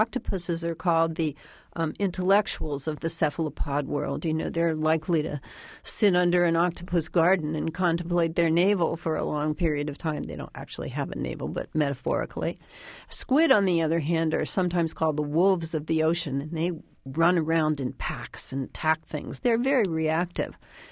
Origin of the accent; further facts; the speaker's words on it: Midwest, United States; Well, first of all, you have to understand I come from the Midwest, so the whole thing about the ocean is a big surprise to me.